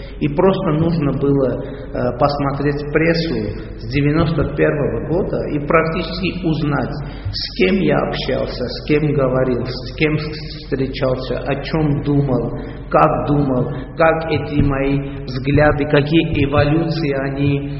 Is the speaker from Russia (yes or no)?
no; Armenia; Russian is a second language; я и все армяне, все в Армении уверены